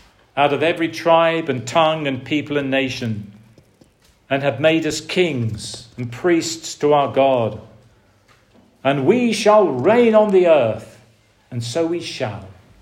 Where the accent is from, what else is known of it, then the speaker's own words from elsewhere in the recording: United Kingdom; In the 18th century, in my home country of Great Britain, between 1739 and 1790, something extraordinary happened.